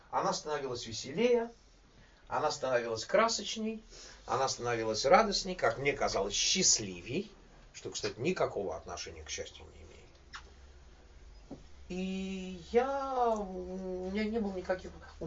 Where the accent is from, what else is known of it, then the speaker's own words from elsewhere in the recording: Saint Petersburg, Russia; moved away; и вырос в Балтийских болотах, как это у Иосифа Александровича Бродского. Сам я питерский. Я покинул просторы этой бескрайней родины в 79-м году без всяких планов когда-либо вернуться сюда.